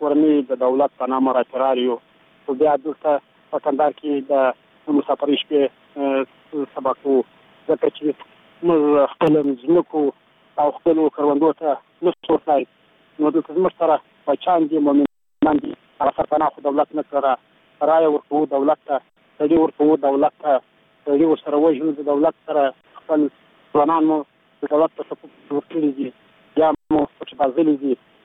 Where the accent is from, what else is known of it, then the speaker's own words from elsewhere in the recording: Helmand, Afghanistan; now in Kandahar, Afghanistan; زه د هلمند ولایت یم